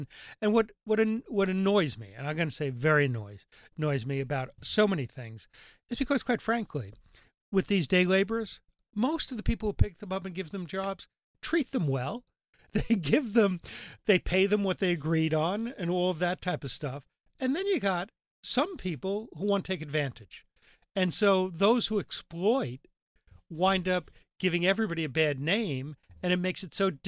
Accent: New York, United States; And I know I'm a New Yorker, but we kind of sneak over the border to Connecticut

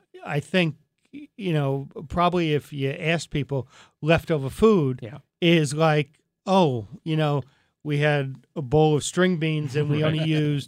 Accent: New York, United States; I grew up in the New York area, too. So we kind of think this is normal.

